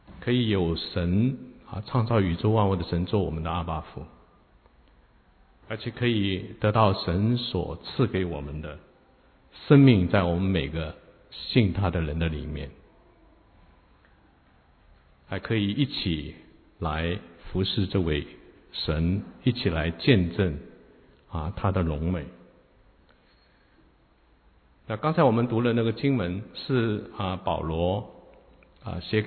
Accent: China; moved away; 记得以前在中国

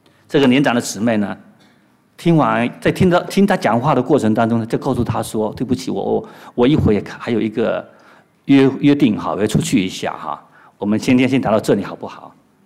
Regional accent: China; 我们从中国过来，我们最希望自己做一个有福气的人

